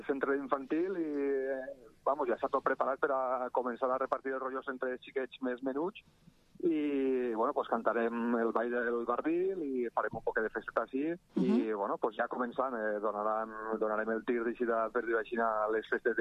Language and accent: Catalan; Betxí, Valencian Community, Spain; especialment per als que som de Betxí